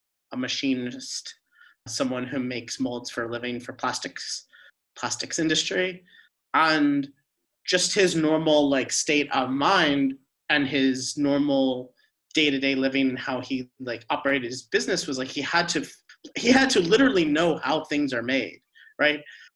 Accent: Florida, United States; also born or lived in Los Angeles; I'm originally from Florida, but like spent the last 5 years before becoming a digital nomad, I spent like 5 years in Los Angeles.

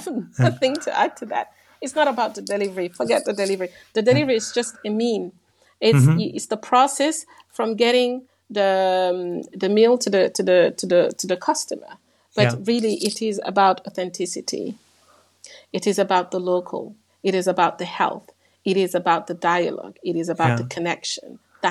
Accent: Guinea; which I learned firsthand while growing up in Guinea, for example, where I was born, where this is common

